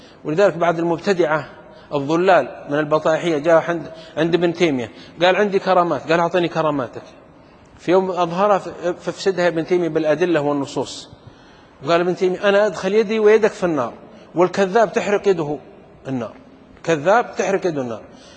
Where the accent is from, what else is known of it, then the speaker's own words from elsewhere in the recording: Saudi Arabia; يقولون في بلدة عندنا في السعودية كانوا ينبهون على الناس